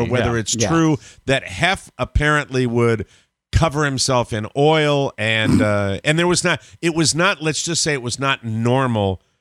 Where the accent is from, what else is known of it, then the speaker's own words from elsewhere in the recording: Connecticut, United States; Well, it used to be the day I would go in to Hartford, Connecticut, which was the city next to my hometown, and they would have your traditional city newsstands there.